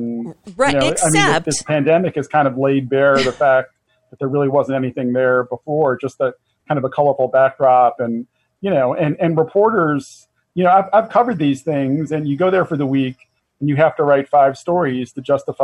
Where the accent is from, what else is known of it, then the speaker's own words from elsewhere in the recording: Philadelphia, Pennsylvania, United States; the 2016 Democratic convention was in Philadelphia, my hometown.